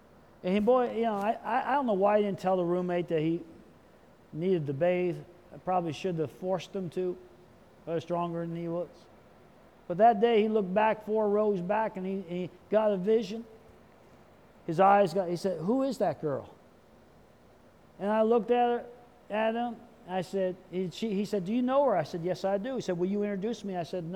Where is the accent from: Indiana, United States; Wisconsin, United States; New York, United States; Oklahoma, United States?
Oklahoma, United States; Come on. I'm from Oklahoma. It's almost as bad.